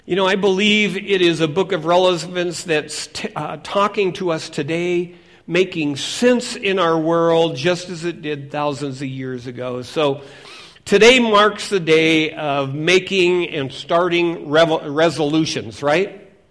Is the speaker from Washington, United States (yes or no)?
yes; Seattle, Washington, United States; Now, I grew up in Seattle, and in 1962, we had the Seattle World's Fair, and it was about the 21st century.